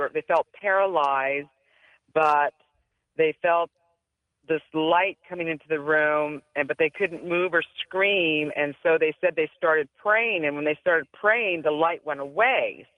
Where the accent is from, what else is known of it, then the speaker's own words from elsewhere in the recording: Madera, California, United States; I'm from Madera originally, and I saw a spacecraft out in the country.